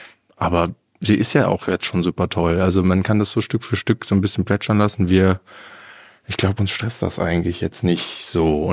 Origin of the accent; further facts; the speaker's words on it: Luxembourg; haben wir ein Pop-Up in Luxemburg gemacht, das ist ja meine Heimat.